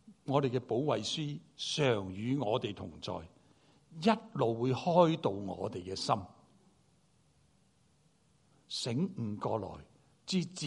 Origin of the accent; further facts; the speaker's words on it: Chaozhou, Guangdong, China; 好像我是潮州人， 我恨食潮州菜样